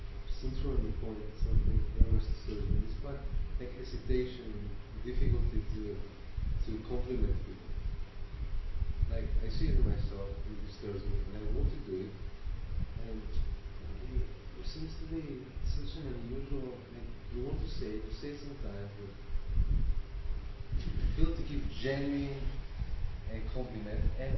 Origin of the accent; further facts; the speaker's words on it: Greece; I'm coming out like, we're from Greece and we're much more, remotely expressive of emotion.